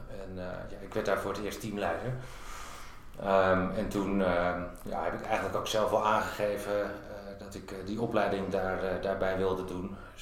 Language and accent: Dutch; Hilversum, North Holland, Netherlands; also born or lived in Amsterdam; En in Hilversum getogen. Toen ben ik een jaar of 6 geleden naar Utrecht verhuisd. En daar woon ik nu nog steeds.